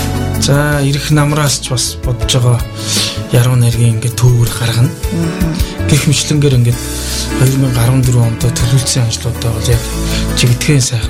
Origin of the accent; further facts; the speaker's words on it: Tsagaan-Uul, Dornod, Mongolia; За би Дорнод аймгийн Цагаан уул суманд төрсөн.